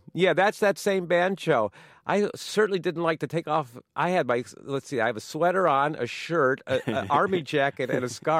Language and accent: English; Chicago, Illinois, United States; I'm doing this thing about growing up in Chicago and how coming home in Chicago for me has always been like going on a vacation.